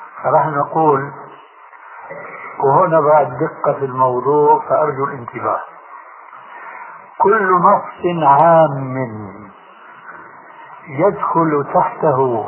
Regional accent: Syria; عندنا في الشام يسمى المقدمة بالتذكير

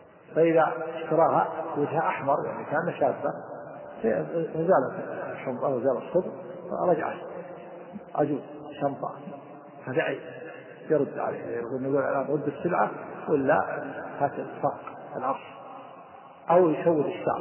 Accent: Mecca, Makkah Province, Saudi Arabia; الخادمة اللي عندنا في مكة

